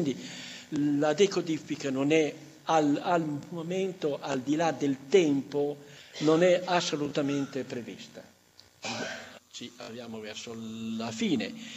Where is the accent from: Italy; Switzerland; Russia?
Italy; Emilia-Romagna; noi sappiamo l'italiano, io sono romagnolo, conosco bene il romagnolo